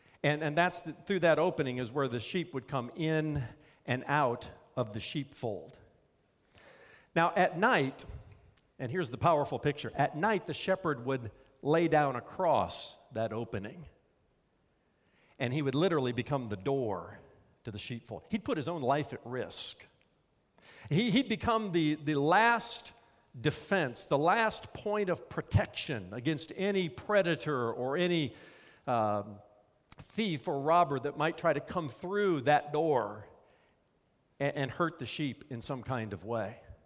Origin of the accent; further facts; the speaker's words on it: Indiana, United States; I grew up in Indiana near cornfields. We had maybe 1 or 2 tall buildings in our downtown